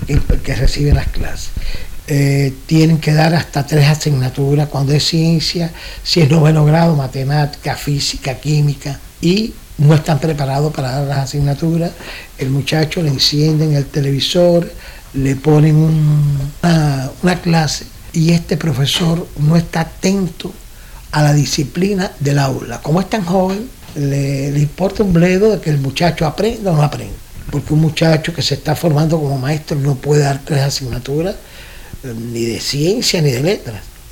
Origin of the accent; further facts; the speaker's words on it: Cuba; Cuba es una vergüenza para nosotros los cubanos. ¿Por qué digo que es una vergüenza para nosotros los cubanos?